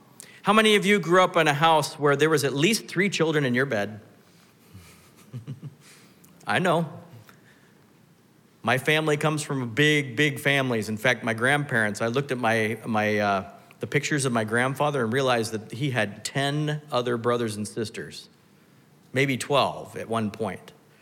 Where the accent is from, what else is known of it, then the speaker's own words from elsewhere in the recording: Pacific Northwest, United States; I grew up in the Northwest when I was really young, and we learned on the smaller trees